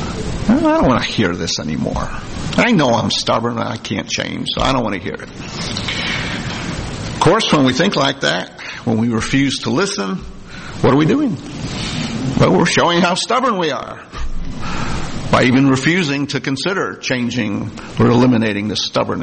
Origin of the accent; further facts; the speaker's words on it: New Jersey, United States; I'm originally from New Jersey, so it turned out we were from the same county.